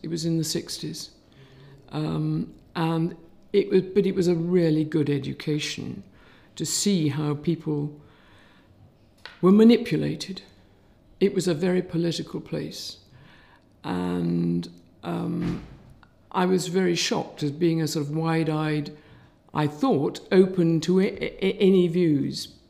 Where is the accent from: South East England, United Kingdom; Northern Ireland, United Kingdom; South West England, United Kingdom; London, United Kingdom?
South West England, United Kingdom; Well, I'm not a northerner by birth. I was brought up in Somerset.